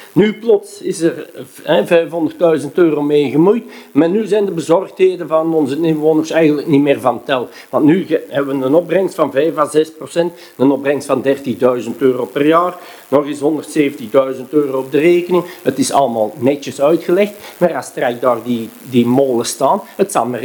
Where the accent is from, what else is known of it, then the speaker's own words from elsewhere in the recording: Oud-Turnhout, Flanders, Belgium; Wij zijn van Oud-Turnhout. Wij leven hier in Oud-Turnhout.